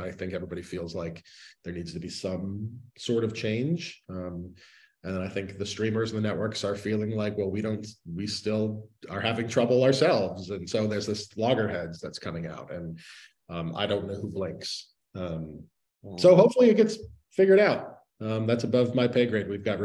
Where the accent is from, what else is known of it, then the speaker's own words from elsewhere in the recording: Miami, Florida, United States; I'm from Miami. I live in Southern California.